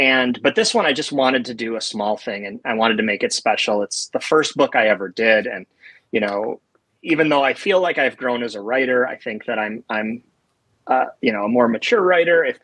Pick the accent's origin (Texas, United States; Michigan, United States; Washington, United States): Washington, United States; Seattle; So I'm out here in Seattle, so I'll be doing Emerald City this year. My hometown show.